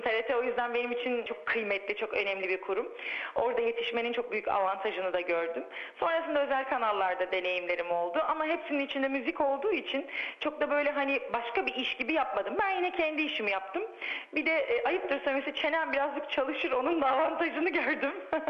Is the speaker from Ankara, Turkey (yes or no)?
no; Istanbul, Turkey; Anne baba İstanbul doğumlu, hatta anneannem de İstanbul doğumlu ama kökenimiz Erzincan. Ben sorduklarında İstanbulluyum demeyi çok sindiremiyorum içime. Erzincanlıyım diyorum, evet Erzincanlıyım.